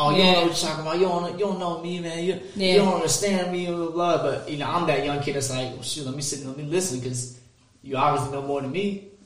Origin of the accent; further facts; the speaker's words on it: Fayetteville, North Carolina, United States; I'm from Fayetteville, North Carolina.